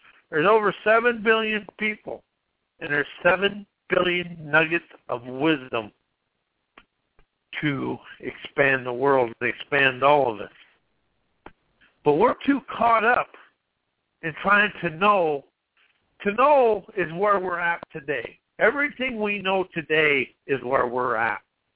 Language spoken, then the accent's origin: English; South Dakota, United States; I grew up in South Dakota around the Lakota Sioux and all this, and I was back for a funeral